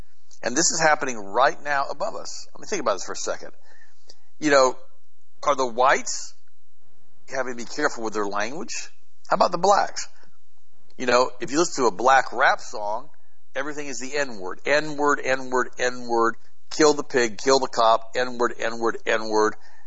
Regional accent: Canada; Because I'm not German, I'm Canadian.

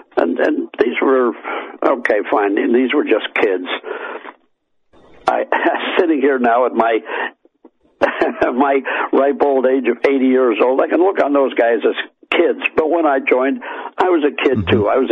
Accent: Illinois, United States; And this was at Chanute Air Base, 100 miles south of Chicago, and that was my hometown.

